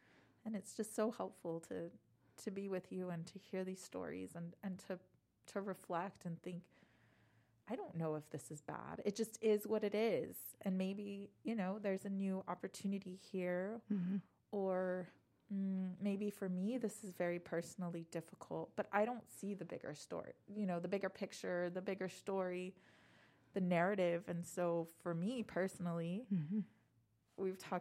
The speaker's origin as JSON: {"language": "English", "town": "El Paso", "region": "Texas", "country": "United States", "tie": "born or raised there", "moved": "as an adult", "said": "But I was, you know, born and raised in El Paso, and I was ready. I was ready to leave at 18. So I didn't think I would come back."}